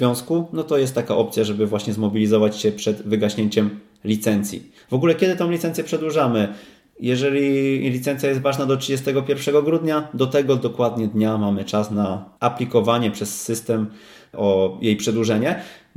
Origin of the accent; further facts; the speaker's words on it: Wrocław, Lower Silesian Voivodeship, Poland; my jesteśmy z Wrocławia